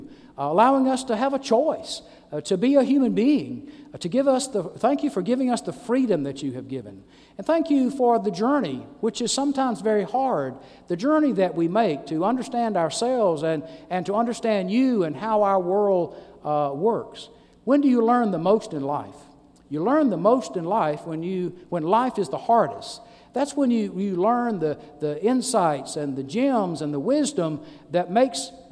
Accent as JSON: {"language": "English", "region": "Alabama", "country": "United States", "tie": "born or raised there", "said": "I remember growing up around Fort Rucker."}